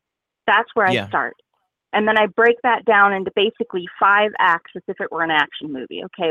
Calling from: Denver, Colorado, United States; I am calling from Denver, Colorado.

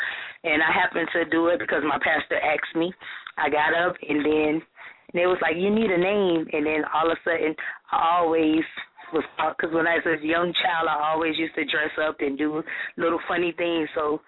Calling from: Hollywood, Florida, United States; From Hollywood, Florida.

